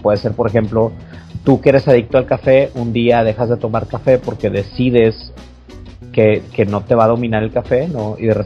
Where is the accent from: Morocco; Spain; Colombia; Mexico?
Mexico; Monterrey, Nuevo León; Pita es de Ciudad de México y nosotros somos de Monterrey